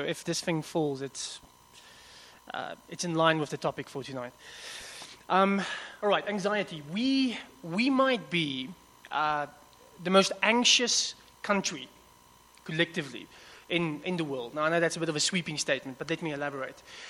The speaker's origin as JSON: {"language": "English", "town": "Newcastle", "region": "KwaZulu-Natal", "country": "South Africa", "tie": "born or raised there", "first_language": "Afrikaans", "second_language": "English", "said": "as an Afrikaans kid growing up in Newcastle, in KwaZulu-Natal, in the early 90s"}